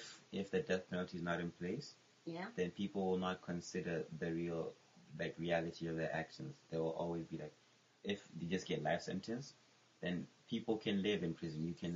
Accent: Botswana; from Botswana as well.

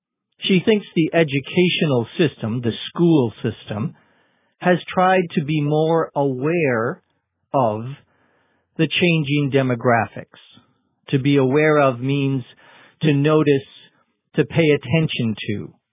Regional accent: Minnesota, United States; So I might also say I'm from Minnesota. That's my place of origin.

